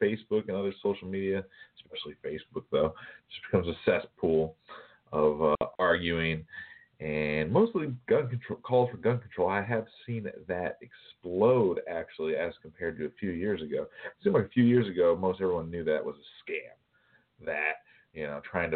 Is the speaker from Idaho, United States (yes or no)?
no; Colorado, United States; I grew up in Jefferson County and played against a bunch of kids that, you know, from Columbine, we'd play them in baseball and football all the time in Colorado.